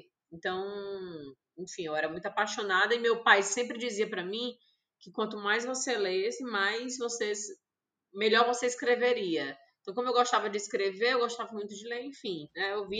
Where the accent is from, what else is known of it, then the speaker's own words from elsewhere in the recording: Ceará, Brazil; now in Recife, Brazil; moro aqui em Recife. Hoje sou cearense, mas moro em Recife.